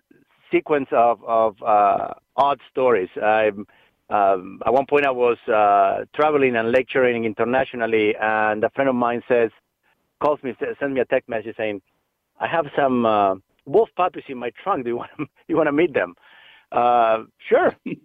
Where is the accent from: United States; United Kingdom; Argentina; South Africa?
Argentina; English is a second language; I grew up in Argentina. My father was a businessman, a textile factory owner. So typical suburb, Italian immigrants in South America.